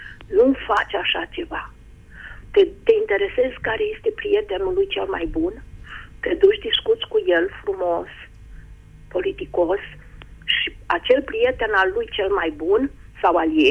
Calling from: Iași, Iași County, Romania; Eu vă sunt din Iași.

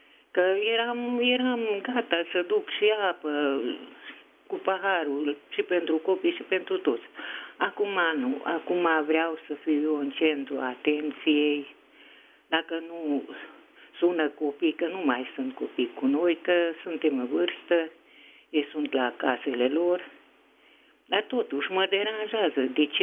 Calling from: Hunedoara, Hunedoara County, Romania; Romanian is a second language; din Hunedoara.

